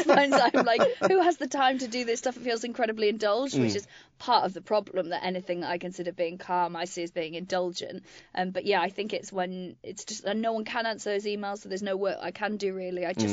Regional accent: Wales, United Kingdom; So I grew up in Wales on a farm

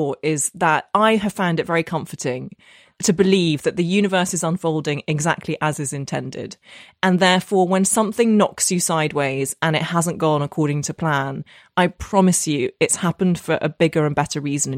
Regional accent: Northern Ireland, United Kingdom; so I grew up in Northern Ireland. I know I don't have the accent, but I did. And my secondary school in Belfast was the only school in the entire province that taught Russian.

